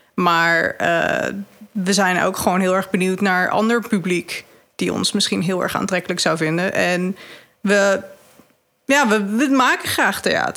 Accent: Delft, South Holland, Netherlands; wij komen uit Delft. We zijn volgens mij dit jaar de enige makers uit Delft die uitgenodigd zijn.

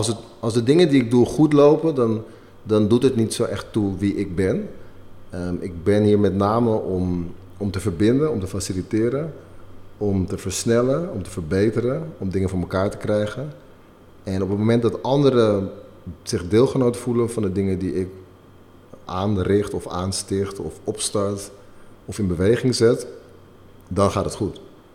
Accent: Netherlands; Ik ben grotendeels in Nederland opgegroeid. Niet alleen, maar wel het grootste deel van mijn jeugd was ik in Nederland.

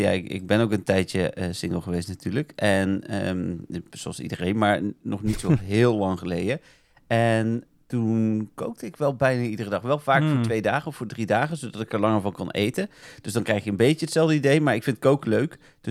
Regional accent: North Brabant, Netherlands; Dat deed mij goed als Brabander.

